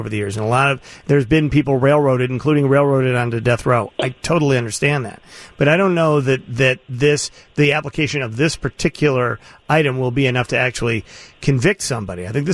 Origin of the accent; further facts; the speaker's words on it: Chicago, Illinois, United States; Yeah, well, I as a Chicagoan, I'm not really as offended by this because I know where I am.